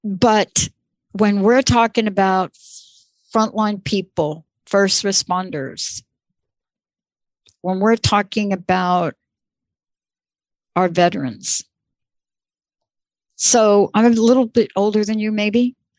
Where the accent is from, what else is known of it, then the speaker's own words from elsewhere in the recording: New York City, New York, United States; I grew up in New York. I know what it's like to walk down an alley in New York and have somebody walk up behind you and hold a knife to your neck.